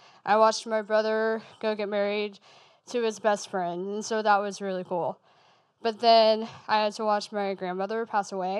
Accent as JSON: {"language": "English", "town": "Dallas", "region": "Texas", "country": "United States", "said": "I went to college at Campbell University. I am from Dallas, so that was a huge jump for me."}